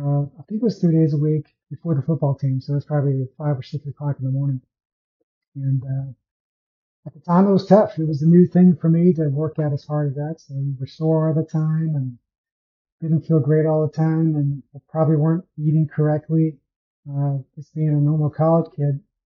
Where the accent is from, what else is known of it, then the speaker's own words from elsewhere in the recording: Austin, Texas, United States; And back in those days, I grew up in Austin, Texas. I was able to watch Justin Leonard and Ben Crenshaw a lot.